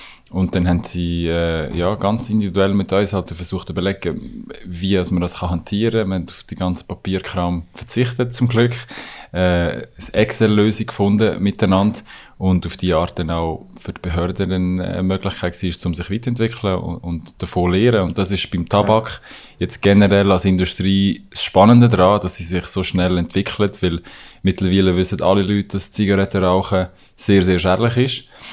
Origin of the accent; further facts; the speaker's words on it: Switzerland; vergisst man das als Schweizer manchmal ein bisschen